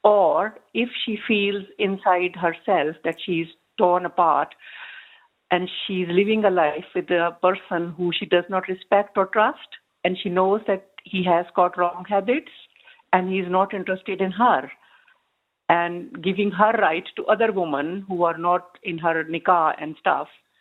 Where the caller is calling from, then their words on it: London, United Kingdom; From London.